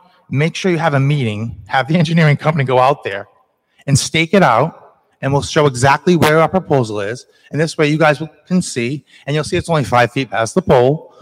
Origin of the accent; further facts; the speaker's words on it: Rhode Island, United States; First, I'm from Rhode Island.